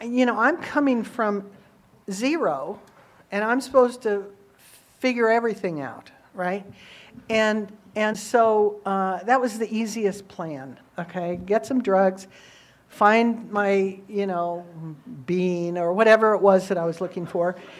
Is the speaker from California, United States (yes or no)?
no; Indiana, United States; So, my history, I came from Indiana. That's where I grew up.